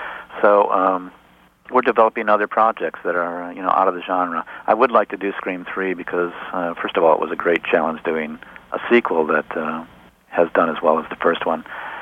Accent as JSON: {"language": "English", "town": "Cleveland", "region": "Ohio", "country": "United States", "tie": "born or raised there", "said": "Cleveland, Ohio. It's, you know, it's, it wasn't like I was living out in the middle of in a holy roller territory."}